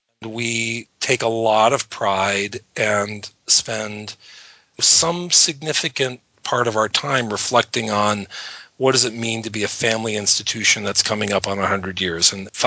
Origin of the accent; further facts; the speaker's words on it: Los Angeles, California, United States; I grew up in Los Angeles, and we moved to Los Angeles in 1977 or 78. And I remember very distinctly coming over the mountains from the desert by car into the soup.